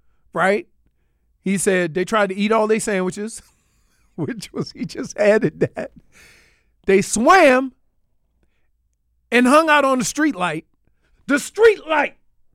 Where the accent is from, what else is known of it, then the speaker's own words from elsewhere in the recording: New Orleans, Louisiana, United States; Because he understands where I grew up in New Orleans.